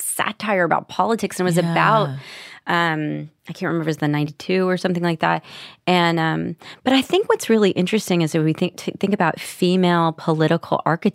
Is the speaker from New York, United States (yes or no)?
no; Nashville, Tennessee, United States; I didn't know anything. I was so young. I was from Nashville, Tennessee. I literally knew nothing.